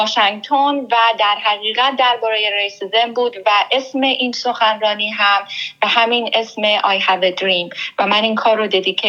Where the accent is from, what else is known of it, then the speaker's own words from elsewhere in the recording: Iran; من یک ایرانی هستم و یک تجربیات و یک داستانهای مخصوص خودم رو دارم